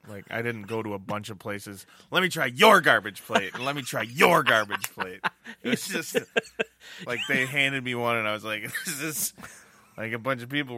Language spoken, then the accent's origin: English; Wisconsin, United States; also born or lived in Medina, New York; I was three or four. I don't know. I was a kid. I remember the move.